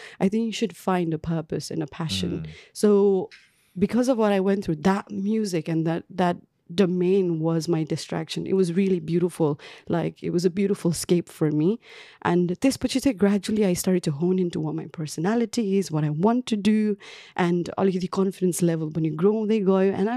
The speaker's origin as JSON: {"language": "English", "town": "Kathmandu", "region": "Bagmati", "country": "Nepal", "tie": "born or raised there", "second_language": "English", "said": "Very tomboyish back in the day when I grew up in Kathmandu."}